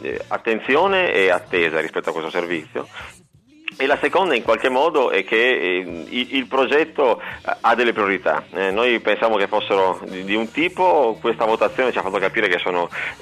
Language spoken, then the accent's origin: Italian; Turin, Piedmont, Italy; Siamo tutti di Torino, abitiamo a Torino